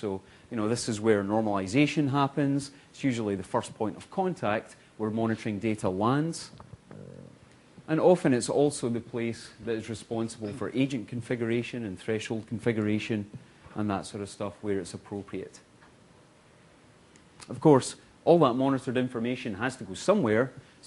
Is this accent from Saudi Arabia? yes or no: no; Scotland, United Kingdom; is something that is really important to me as a Scotsman